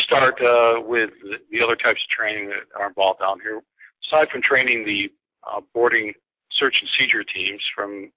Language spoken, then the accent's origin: English; Great Valley, New York, United States; now in Naples, Italy; I'm originally from Western New York, grew up in a small town called Great Valley, and got my commission through Navy ROTC.